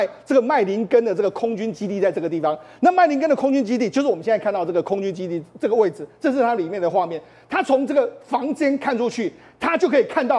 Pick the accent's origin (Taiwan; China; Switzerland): Switzerland; 应该就是我们瑞士人都习惯